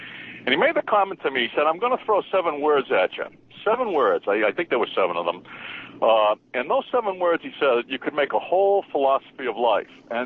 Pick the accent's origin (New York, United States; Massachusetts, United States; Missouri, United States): Massachusetts, United States; Boston; I came out of working class Boston, basically. I grew up in Roxbury, Jamaica Plain.